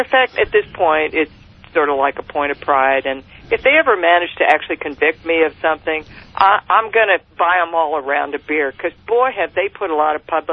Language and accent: English; Los Angeles, California, United States; No, I'm not from Santa Barbara. I'm from East L.A.